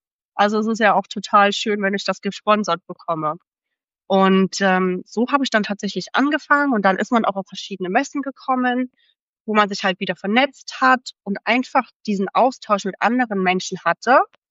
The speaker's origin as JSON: {"language": "German", "town": "Leipzig", "region": "Saxony", "country": "Germany", "moved": "as an adult", "lives_now": "Cape Town, South Africa", "said": "Ich komme ursprünglich aus Leipzig, aus Deutschland und habe tatsächlich vor ein paar Jahren entschieden, dass ich auswandern möchte, weswegen ich jetzt hier im wundervollen Kapstadt lebe."}